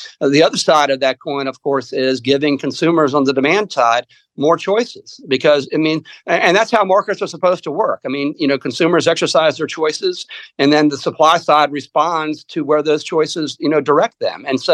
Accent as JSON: {"language": "English", "region": "Maryland", "country": "United States", "tie": "born or raised there", "said": "is prone to a lot of the things that you saw happen in Chesapeake Bay back when I was growing up in Maryland."}